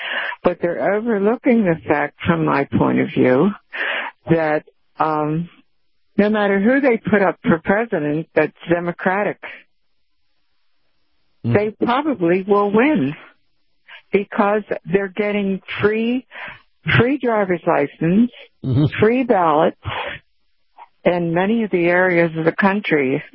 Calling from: Florida, United States; from Pinellas County, Florida.

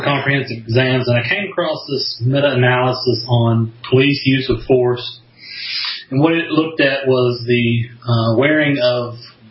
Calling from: Florida, United States

